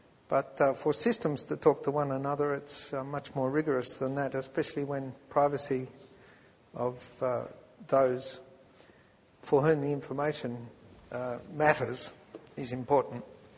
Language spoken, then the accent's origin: English; Australia; guess you guess I'm from Australia.